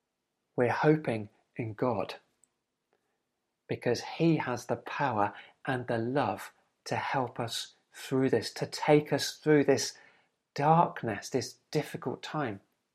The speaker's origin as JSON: {"language": "English", "country": "United Kingdom", "said": "It's quite alien to me, maybe because I'm British"}